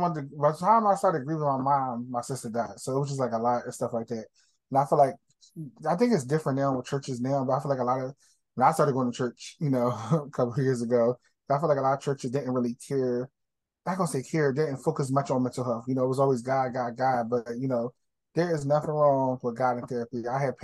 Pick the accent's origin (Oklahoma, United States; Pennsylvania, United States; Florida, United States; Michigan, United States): Pennsylvania, United States; Philadelphia; I'm from Philly, born and raised, so I had no choice but to go to church when I was a child.